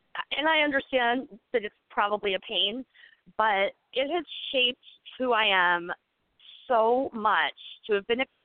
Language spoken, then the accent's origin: English; Annapolis, Maryland, United States; now in Camden, United States; the newspaper where there was the shooting today, is my hometown newspaper. So that affected me kind of deeply. There's a lot of great stuff to write about in Annapolis